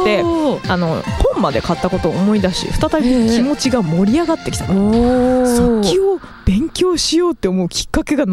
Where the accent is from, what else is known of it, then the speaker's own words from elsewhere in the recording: Shiga, Japan; 1月16日生まれの実は関西滋賀県育ちの